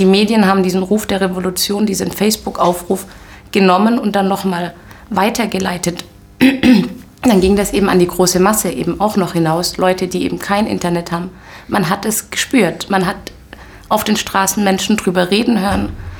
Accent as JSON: {"language": "German", "town": "Ehingen", "region": "Baden-Württemberg", "country": "Germany", "tie": "born or raised there", "also_born_or_lived": "Cairo, Egypt", "said": "ich bin in Kairo geboren, bin aber in Ehingen aufgewachsen, bezeichne mich selber immer als 100% Ägypterin und 100% Deutsch, habe auch in Ägypten studiert"}